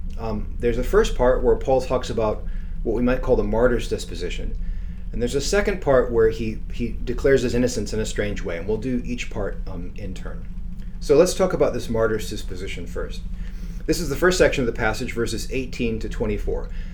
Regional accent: Chicago, Illinois, United States; I'm from Chicago. There's a lot of mob in Chicago.

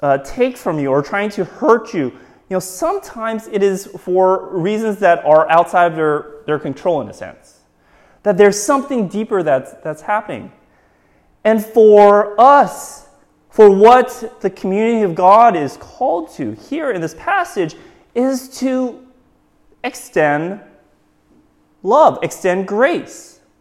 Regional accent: United States; now in United Kingdom; As an American, I often think that very much ingrained in me as a child was this idea of rights.

